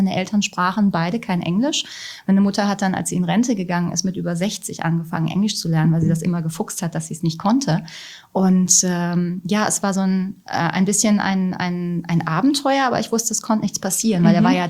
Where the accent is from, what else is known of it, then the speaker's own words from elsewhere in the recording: Germany; Und ich geisterte da als Deutsche durch die Gegend.